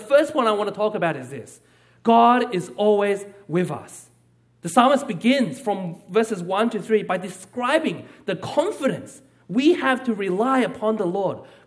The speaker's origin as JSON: {"language": "English", "region": "California", "country": "United States", "tie": "born or raised there", "said": "I mean, after all, we grew up in the Bay, we live in the Bay, and this experience is actually so distant to us."}